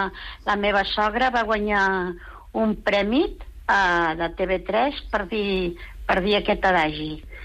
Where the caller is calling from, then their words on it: Barcelona, Catalonia, Spain; de les Corts.